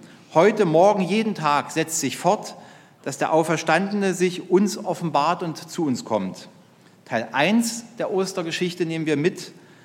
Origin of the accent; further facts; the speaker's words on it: Schönebeck, Saxony-Anhalt, Germany; In meiner Heimat in Schönebeck